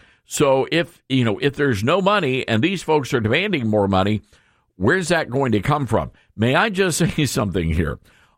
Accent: South Haven, Michigan, United States; growing up in South Haven at Hope P. Sullivan Elementary School, there was a BTA policy.

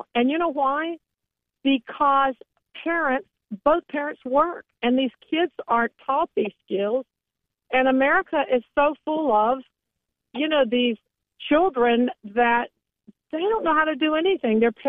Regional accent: Atlanta, Georgia, United States; I'm from the Atlanta area, so I knew of Ted Turner

